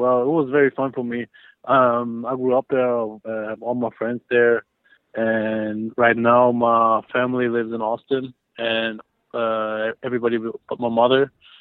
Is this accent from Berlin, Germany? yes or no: yes; Berlin, Germany; So I was growing up, I grew up in Berlin, Germany. Lived there for all my life. And my dad is American.